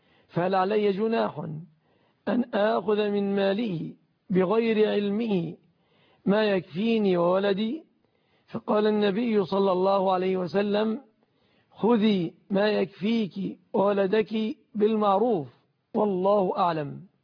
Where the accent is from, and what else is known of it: Egypt